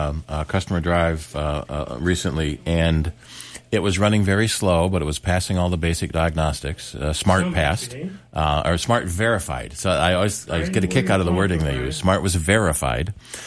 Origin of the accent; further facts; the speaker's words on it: Churchville, New York, United States; I grew up in Churchville, so Gates Chile was our sworn rivals at Churchville Chile.